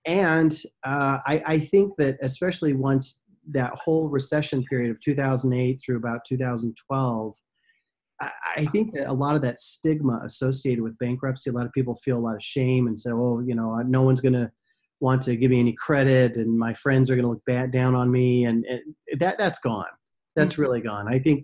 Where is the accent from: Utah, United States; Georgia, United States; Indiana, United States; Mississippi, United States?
Utah, United States; Vernal; I'm originally from Utah, a little small town in Utah called Vernal. Great little place. Love it.